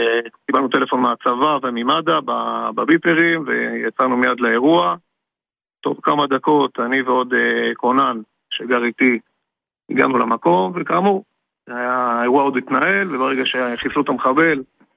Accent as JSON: {"language": "Hebrew", "town": "Mashkiyot", "region": "Judea and Samaria", "country": "Israel", "said": "פה. אני מיישוב ליד, ממשקיות."}